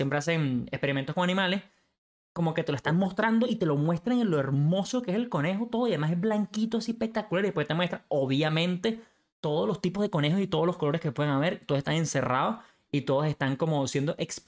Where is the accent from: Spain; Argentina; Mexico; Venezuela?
Venezuela; siendo alguien como yo, no americano, pues yo, obviamente yo soy venezolano